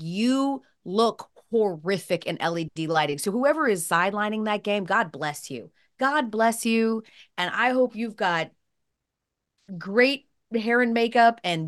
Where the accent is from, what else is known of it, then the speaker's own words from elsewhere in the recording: Atlanta, Georgia, United States; When I was living in Atlanta, of course I'm from Atlanta